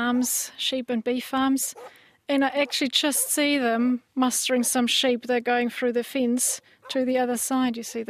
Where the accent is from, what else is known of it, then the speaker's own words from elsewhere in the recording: Germany; I grew up in Germany on a 20-cow dairy farm, small scale, how it was just normal in the days.